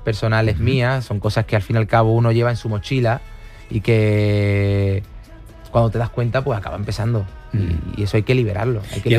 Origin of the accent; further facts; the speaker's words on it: Palma del Río, Andalusia, Spain; Y obviamente pues hablo de nombro a mi tierra, a mi Palma de Río.